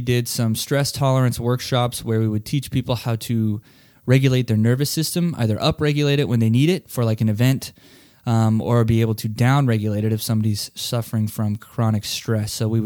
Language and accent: English; Hastings, Nebraska, United States; now in Lakeland, United States; I'm originally from Nebraska, a little town called Hastings, but we just recently moved to Lakeland, Florida, like Highland City is what it's called.